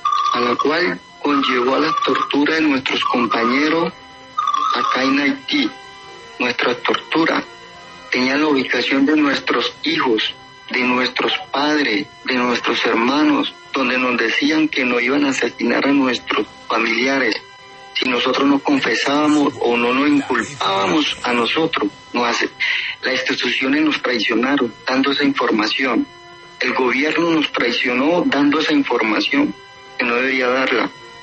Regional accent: Colombia; mi pueblo colombiano.

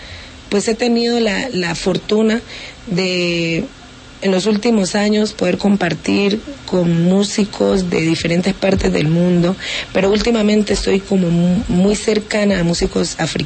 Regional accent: Timbiquí, Cauca, Colombia; y sobre todo en mi pueblo, pues una persona que se dedique a la música, pues ¿de qué va a vivir?

